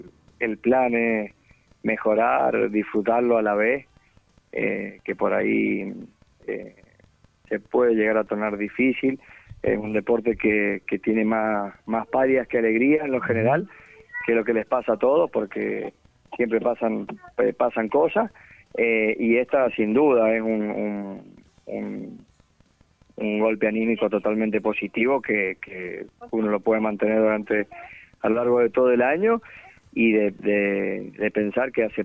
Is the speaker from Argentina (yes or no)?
yes; Pocito, San Juan, Argentina; Exactamente, nacido en San Juan, en Pocito, que está a 30 kilómetros.